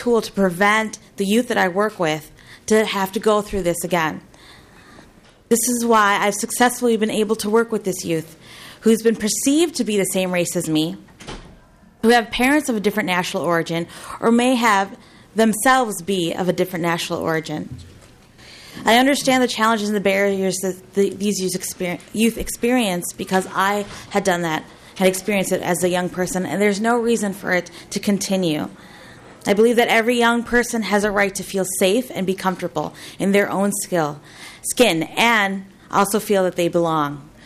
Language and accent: English; Chicago, Illinois, United States; now in Minneapolis, United States; I'm from Chicago. I live in South Minneapolis, and I still get looks of confusion.